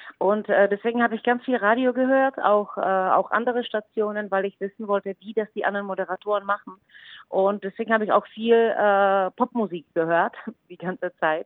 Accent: Czechia; German is a second language; weil ich bin eine Tschechin, also eine Ausländerin.

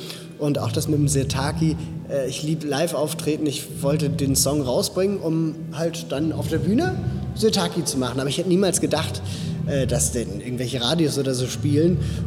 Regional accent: Switzerland; Meine Heimat nach wie vor ist und bleibt die Schweiz.

